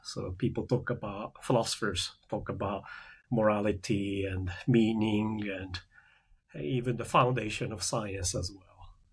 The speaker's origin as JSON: {"language": "English", "country": "Japan", "also_born_or_lived": "United Kingdom", "second_language": "English", "lives_now": "United States", "said": "I'm originally from Japan, but now I teach in the United States."}